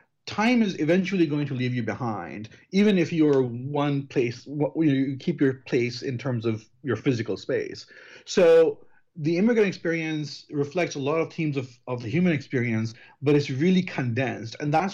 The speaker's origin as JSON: {"language": "English", "country": "United States", "said": "including my aforementioned comfort with being American."}